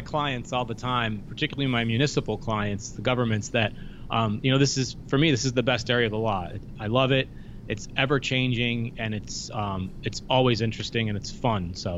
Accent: Cranston, Rhode Island, United States; I'm originally from Rhode Island.

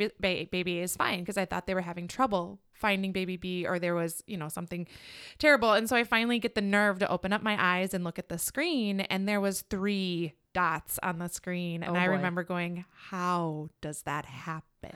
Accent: Waukesha, Wisconsin, United States; also born or lived in Chicago, United States; I grew up in Waukesha. I am now a single mom of four boys, raising her kids in the same neighborhood that I actually grew up

